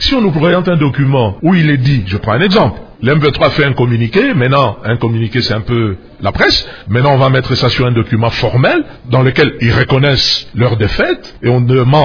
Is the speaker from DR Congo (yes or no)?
yes; DR Congo; Nous, en tant que Congolais